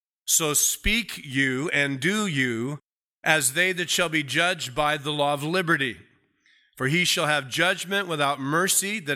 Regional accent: United States; And I am thankful, Lord, that I was born and raised and live in the United States of America.

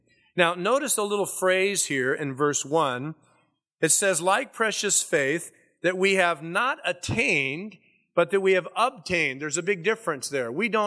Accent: United States; born there; Now, I'm born in the United States. I'm an American citizen. I have an American passport

